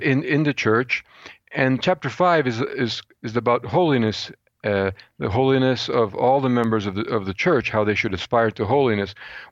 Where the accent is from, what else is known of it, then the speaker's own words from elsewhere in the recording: Philadelphia, Pennsylvania, United States; Incidentally, I grew up in Philadelphia, or some years in Philadelphia.